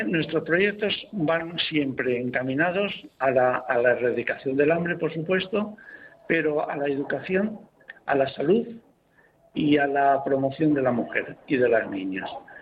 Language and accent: Spanish; Spain; el español es una persona de corazón solidaria